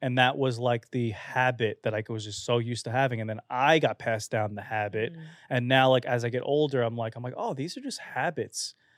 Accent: Staten Island, New York, United States; the street I grew up on in Staten Island was Bradley Avenue.

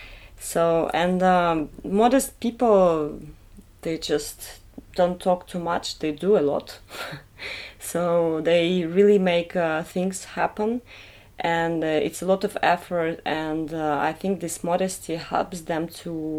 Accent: Belarus; English is a second language; now in Paris, France; I'm originally from Belarus. Since 2 years, I live in Paris

